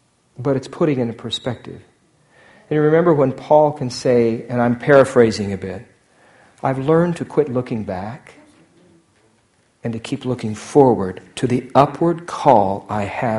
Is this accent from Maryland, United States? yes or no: no; Idaho, United States; I was born in Idaho, grew up in Idaho. My parents were born in Idaho and grew up in Idaho.